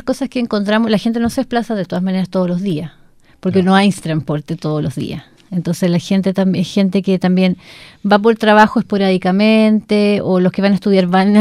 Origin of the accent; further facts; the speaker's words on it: Santiago, Santiago Metropolitan Region, Chile; Yo que vengo de Santiago, acá la gente se desplaza entre ciudades, no al interior de una ciudad.